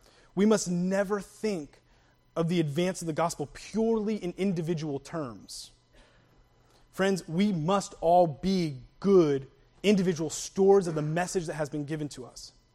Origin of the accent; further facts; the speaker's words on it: New England, United States; Now, I'm a Yankee from New England, and that's how I would say it, right? I would say, "you all."